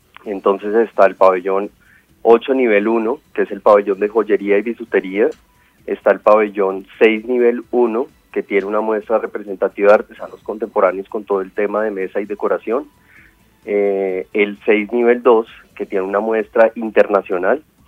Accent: Colombia; hace parte de la identidad y de lo que somos como colombianos.

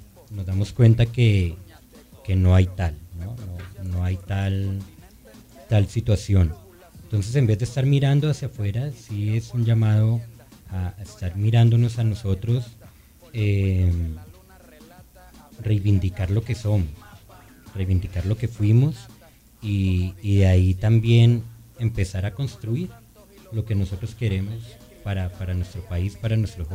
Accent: Colombia; Si hay algo que agranda los males de nuestro país, es la falta de identidad que nosotros tenemos como colombianos, como latinoamericanos.

